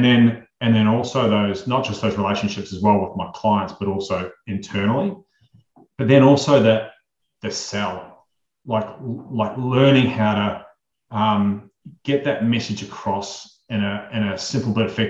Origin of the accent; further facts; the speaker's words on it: New Zealand; moved away as an adult; now in Australia; I am a Kiwi, but I've been living here since 2004.